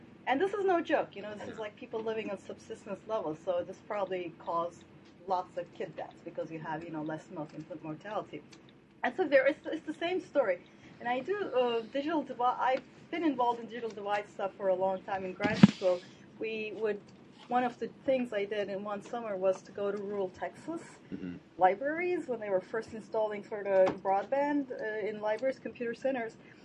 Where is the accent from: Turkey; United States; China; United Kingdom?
Turkey; I'm from Turkey.